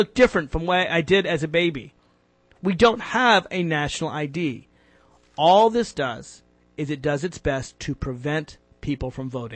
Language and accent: English; Virginia, United States; I've been picking on my home state of Virginia